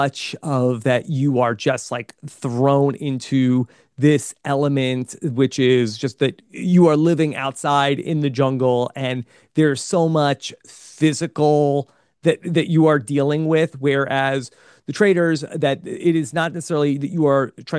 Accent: North Carolina, United States; I'm a dad from North Carolina, and that's really who I am.

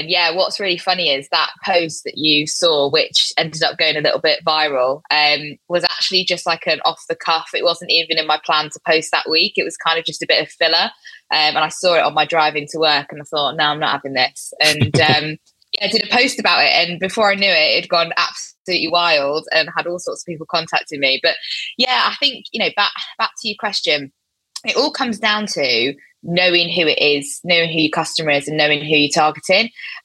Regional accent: South East England, United Kingdom; now in Manchester, United Kingdom; as you can probably tell, as a southerner, so I'm not even from Manchester, right? But I've lived here for 12 years

